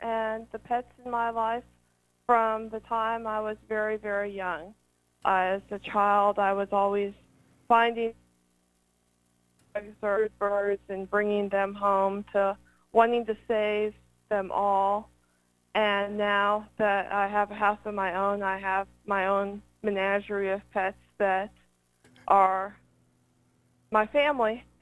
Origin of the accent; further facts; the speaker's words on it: Plano, Texas, United States; Yeah, I grew up in Plano, Texas, which is just north of Dallas.